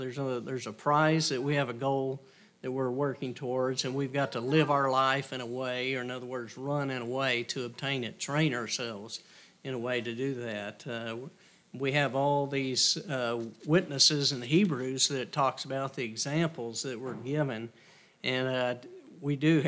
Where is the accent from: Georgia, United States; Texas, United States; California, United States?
Texas, United States; Dalhart; Pretty flat out here and where I grew up around Delhart